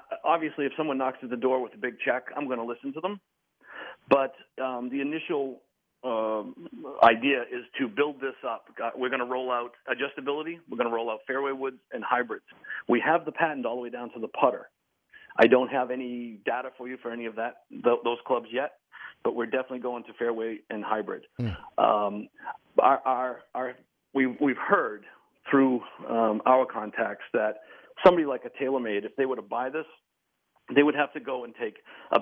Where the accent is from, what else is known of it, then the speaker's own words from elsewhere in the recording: Arlington, Massachusetts, United States; Oh, I grew up in Arlington.